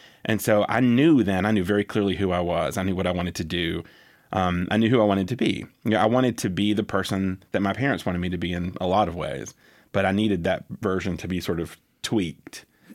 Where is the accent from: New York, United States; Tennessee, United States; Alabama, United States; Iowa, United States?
Alabama, United States; Anniston; Well, I grew up in Anniston, Alabama, which is for the most part, it was a military town, and we had a pretty large military base there, Fort McClellan.